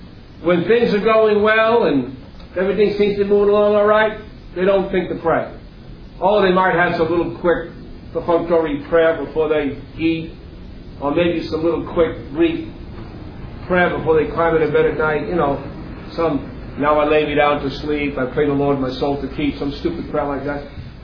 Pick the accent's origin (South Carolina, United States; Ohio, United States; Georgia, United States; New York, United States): New York, United States; Queens; Now, when I was a young boy in Queens, growing up in Queens, there was a lot of kids like to wrestle and fight.